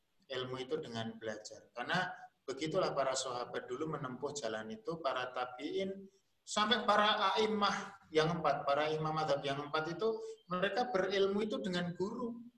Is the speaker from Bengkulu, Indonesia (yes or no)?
no; Surakarta, Central Java, Indonesia; Saya jawab, saya dari Solo. Wah, Solo cedak Wonogiri, ya dekat.